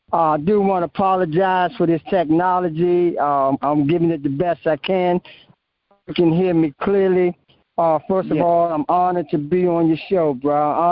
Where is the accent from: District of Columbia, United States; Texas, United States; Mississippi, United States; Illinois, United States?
District of Columbia, United States; Washington; I grew up in Northeast D.C. I moved into a little street called Orleans Place